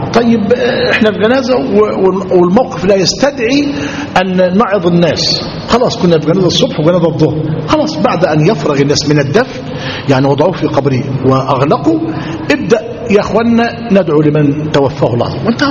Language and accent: Arabic; Egypt; أهلنا في مصرنا